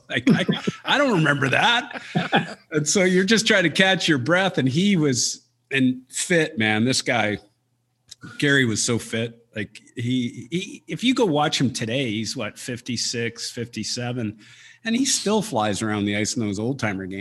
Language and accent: English; Victoria, British Columbia, Canada; I grew up in Victoria